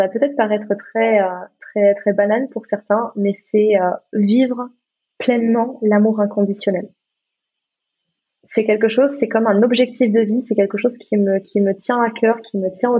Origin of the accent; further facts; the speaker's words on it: Gabon; born there; parce que je suis née au Gabon